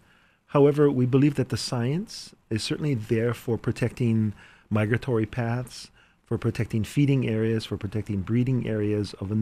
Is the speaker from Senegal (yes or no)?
no; Hawaii, United States; I'm from Hawaii.